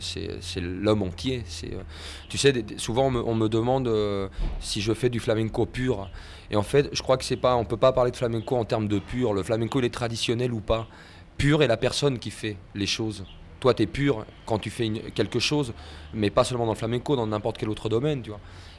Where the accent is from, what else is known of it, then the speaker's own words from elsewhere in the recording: Madrid, Community of Madrid, Spain; born there; French is a second language; also born or lived in France; Moi, je suis né le 1er janvier 61 à Madrid, en Espagne. Et j'ai vécu une petite partie de mon enfance en France